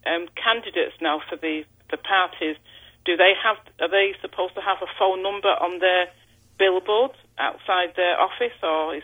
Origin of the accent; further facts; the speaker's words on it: England, United Kingdom; we're from England, so things are a lot different here.